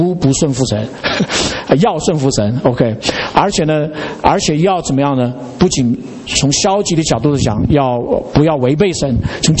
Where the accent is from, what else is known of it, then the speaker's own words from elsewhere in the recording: China; 然后他因为我们是中国人